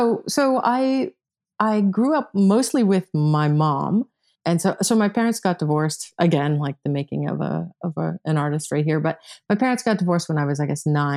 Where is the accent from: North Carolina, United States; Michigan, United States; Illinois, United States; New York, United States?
Michigan, United States; Rochester; No, I grew up in Michigan, actually, a suburb of Detroit.